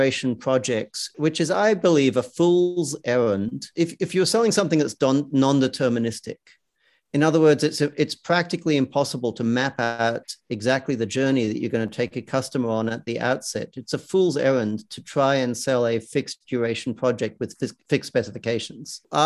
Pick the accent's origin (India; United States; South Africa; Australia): Australia; also born or lived in United Kingdom; Australia. Yeah. I was born in the UK, grew up in Australia.